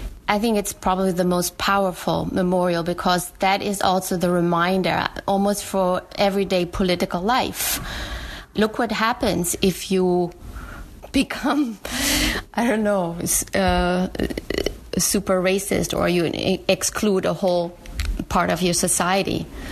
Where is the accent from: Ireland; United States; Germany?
Germany; Like, even for me growing up in Germany in the 70s